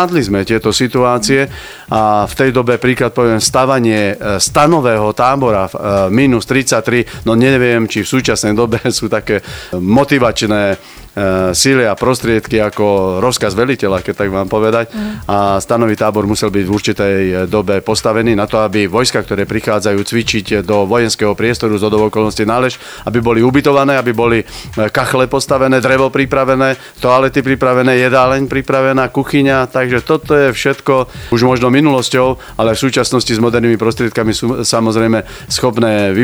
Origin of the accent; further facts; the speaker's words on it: Nové Sady, Nitra Region, Slovakia; Pochádzam od Nitry, z Nových Sadov, alebo teda konkrétne z obce Čapsila. V súčasnosti je to Sila, ešte tam žijú rodičia a brat.